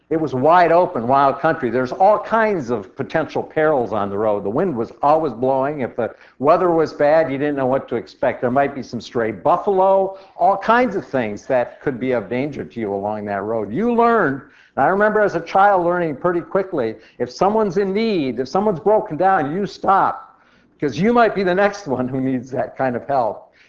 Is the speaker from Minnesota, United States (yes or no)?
no; South Dakota, United States; Like Pastor Karen, I grew up in South Dakota